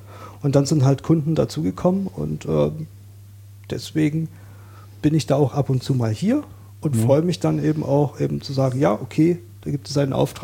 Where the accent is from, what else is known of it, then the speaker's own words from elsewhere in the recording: Saxony, Germany; moved away as an adult; now in Berlin, Germany; Ich bin ein zugezogener Berliner. Das heißt, ich bin in Sachsen aufgewachsen und habe sozusagen für den Berliner Bereich einen Migrationshintergrund und bin seit 2009 in Berlin